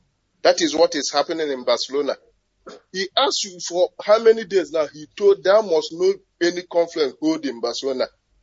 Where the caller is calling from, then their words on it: United Arab Emirates; I'm calling from United Arab.